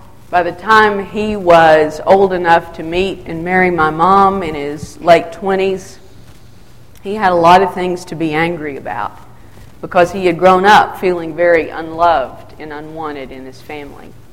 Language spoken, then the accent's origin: English; Wichita Falls, Texas, United States; I grew up in Wichita Falls. At the 10th and Broad Church of Christ.